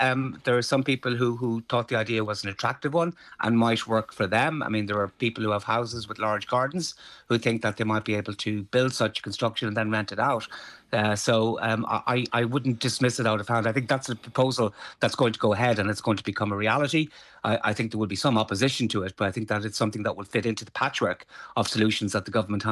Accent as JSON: {"language": "English", "town": "Galway", "region": "Connacht", "country": "Ireland", "tie": "born or raised there", "said": "When I grew up in Galway in the 70s and the 80s"}